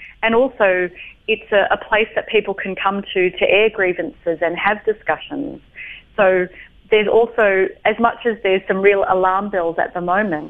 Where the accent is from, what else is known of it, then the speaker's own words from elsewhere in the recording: Australia; for me, as an Australian